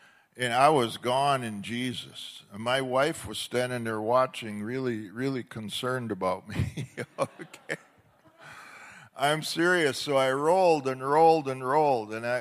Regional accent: Oshkosh, Wisconsin, United States; But it was Oshkosh, Wisconsin. I'm a Wisconsin boy, everybody. I was born and raised in Oshkosh.

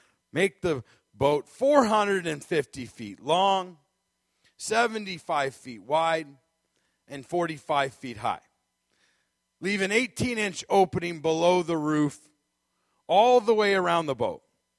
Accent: Scotland, United Kingdom; I'm Scottish

